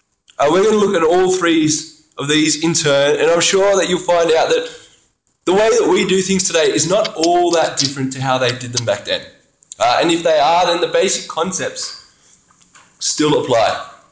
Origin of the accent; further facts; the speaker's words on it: Australia; See, I love being Australian. I think I'm pretty good at it.